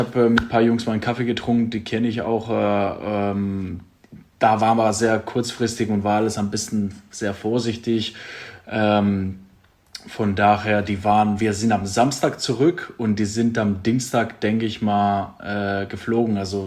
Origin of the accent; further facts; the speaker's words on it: Drama, Eastern Macedonia and Thrace, Greece; Das ist aber kein Drama, es ist echt eine sehr schöne Stadt. das ist in der Nähe von Thessaloniki.